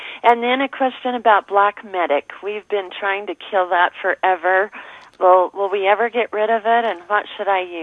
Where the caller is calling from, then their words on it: Sandy, United States; Hi, I'm calling from Sandy, and I have peach tree questions.